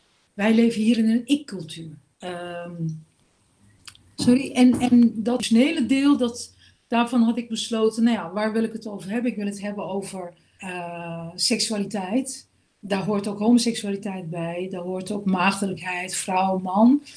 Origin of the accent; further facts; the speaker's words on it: Hengelo, Overijssel, Netherlands; En het liefst niet weggaan uit Hengelo, waar ik ben geboren en getogen.